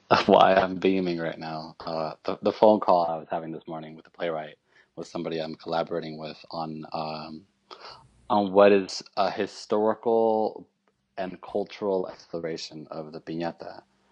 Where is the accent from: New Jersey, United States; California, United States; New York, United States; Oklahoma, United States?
California, United States; I usually tell people I'm from SoCal, Southern California.